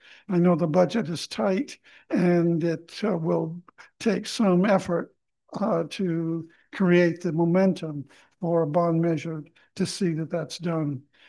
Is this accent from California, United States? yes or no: yes; San Pedro, California, United States; I'm a lifelong resident of San Pedro, all of 77 years. I grew up in this park playing baseball and football and tennis.